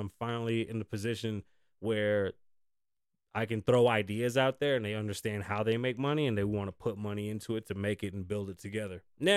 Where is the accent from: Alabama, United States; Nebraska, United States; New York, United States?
New York, United States; Bronx; Oh yeah, ghetto, bro, I'm from the Bronx.